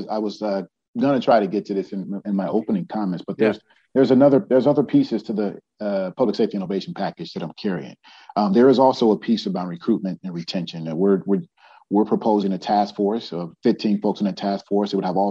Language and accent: English; Chicago, Illinois, United States; I'll tell you just, as a kid growing up in Chicago, you touched on a couple of things.